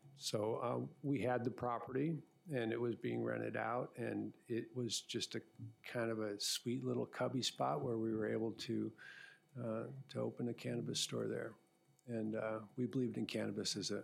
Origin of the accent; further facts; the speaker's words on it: Fairbanks, Alaska, United States; So I was born and raised in Fairbanks, and I have a deep community roots here